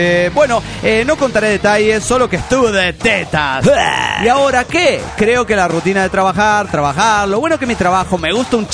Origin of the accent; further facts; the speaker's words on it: La Gallareta, Santa Fe, Argentina; de la Gallareta, Santa Fe, República Argentina.